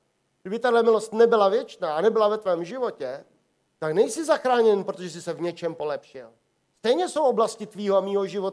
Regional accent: Volary, South Bohemian Region, Czechia; já jsem původem z Volar a jeden čas jsem tam navštěvoval

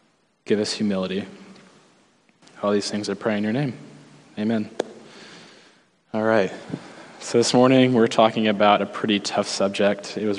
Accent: Louisville, Kentucky, United States; I'm from Louisville, Kentucky, and if you had asked me 8 months ago that I was going to be here in Alaska preaching on this Sunday to Journey Christian Church, I would have thought you were crazy.

